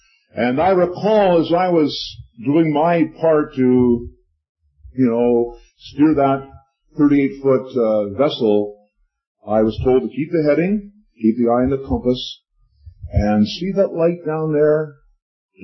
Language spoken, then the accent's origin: English; Richmond, British Columbia, Canada; also born or lived in Vancouver; I'm a landlubber from this place here. I was born in Vancouver, raised here in Richmond. I graduated Richmond High back some years ago.